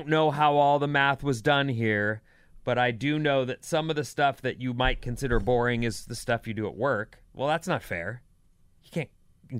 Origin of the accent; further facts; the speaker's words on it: California, United States; I grew up in California on the beaches